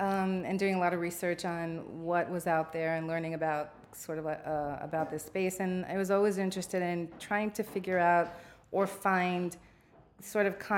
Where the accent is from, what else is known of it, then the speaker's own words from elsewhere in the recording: New York City, New York, United States; My parents came here. They were both like 14 or 15, so I was born and raised here in the Bronx.